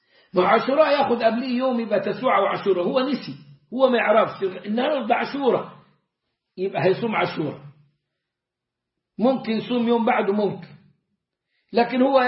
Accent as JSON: {"language": "Arabic", "country": "Egypt", "said": "على طريقتنا كمصريين"}